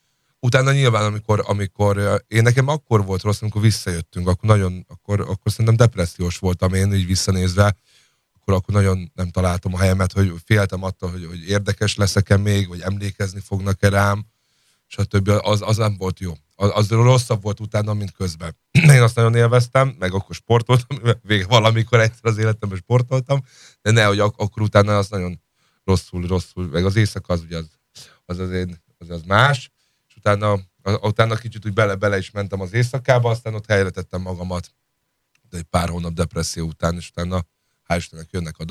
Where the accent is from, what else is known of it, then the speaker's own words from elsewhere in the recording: Budapest, Hungary; nem, kispesti vagyok, hogy ott nőttem föl